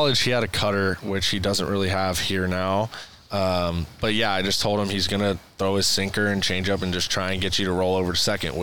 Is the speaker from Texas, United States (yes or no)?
yes; Houston, Texas, United States; It's from … a Houston rapper. I'm from Houston.